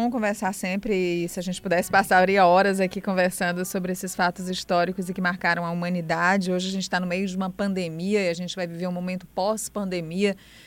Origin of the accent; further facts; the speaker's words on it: Piauí, Brazil; eu acho que eu conheço mais o interior de São Paulo que o interior do Piauí, que é a minha terra.